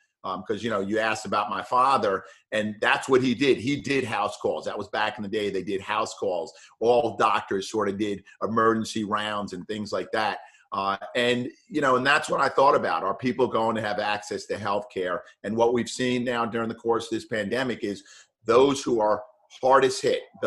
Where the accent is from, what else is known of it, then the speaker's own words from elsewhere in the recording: New York, United States; near where we grew up in New York.